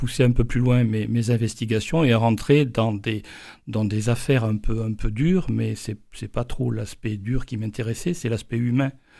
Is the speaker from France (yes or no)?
yes; Toulouse, Occitanie, France; je suis aussi un Toulousain passionné, puisque je suis membre des Toulousains de Toulouse.